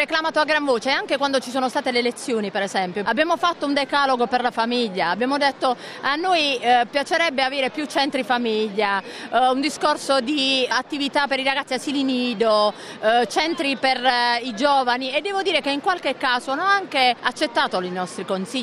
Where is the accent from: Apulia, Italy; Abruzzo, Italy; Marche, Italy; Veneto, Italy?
Apulia, Italy; Noi veniamo dalla Puglia